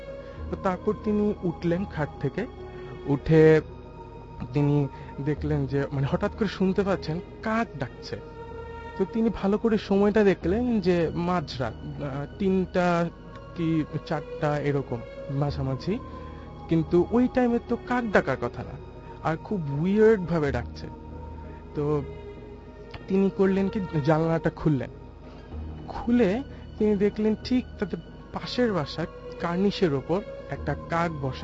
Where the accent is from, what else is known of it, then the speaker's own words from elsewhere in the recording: Narayanganj, Dhaka Division, Bangladesh; নারায়ণগঞ্জ থেকে এসেছি।